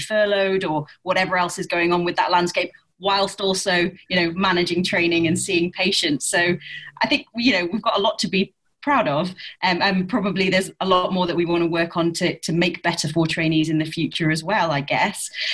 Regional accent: North West England, United Kingdom; now in London, United Kingdom; I am originally from the Northwest, from a really small village

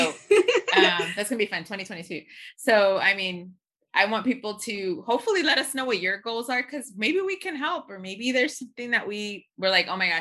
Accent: Lenox, United States; how we grew up in Lenox. And, you know, for those that don't know where that, it's a small little, less than a square mile in Englewood.

